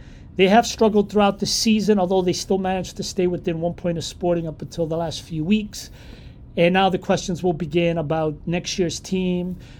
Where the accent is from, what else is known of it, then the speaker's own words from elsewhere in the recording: Arcos de Valdevez, Viana do Castelo, Portugal; my favorite team in Portugal, my hometown team from Arcos de Valverde